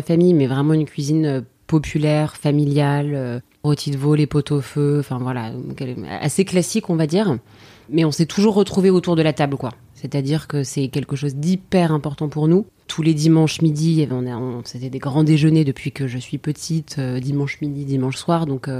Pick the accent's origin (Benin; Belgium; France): France; born or raised there